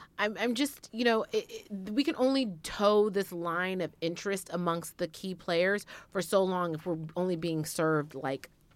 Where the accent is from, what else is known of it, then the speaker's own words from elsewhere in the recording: San Francisco, California, United States; I was tolerant about it enough because I grew up in San Francisco where this was mm-hmm. status quo.